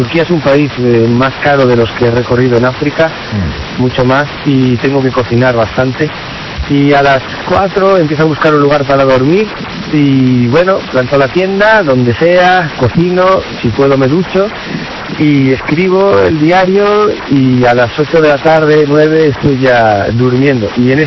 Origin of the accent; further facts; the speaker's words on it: Spain; ¿de dónde eres? De España.